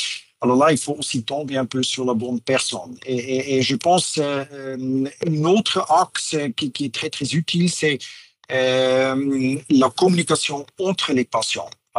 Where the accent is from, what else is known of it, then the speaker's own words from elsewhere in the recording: Basel, Basel-Stadt, Switzerland; Moi, je suis suisse-allemand de Bâle.